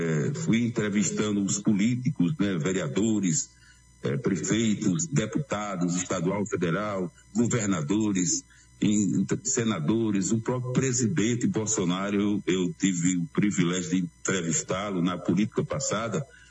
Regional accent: Terra Nova, Brazil; eu sou de Terra Nova, natural da cidade de Terra Nova, nasci no Catulé, um sítio do Catulé para Terra Nova, são em torno de 15 quilômetros

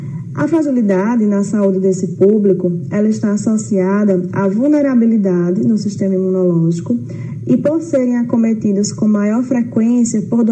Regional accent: Juazeiro do Norte, Ceará, Brazil; sou natural do Juazeiro do Norte

